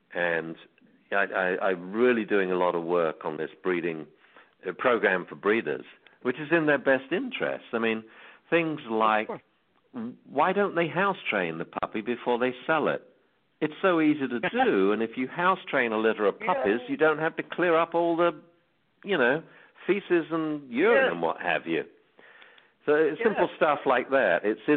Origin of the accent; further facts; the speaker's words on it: England, United Kingdom; I like writing. I like words. I'm English, you know.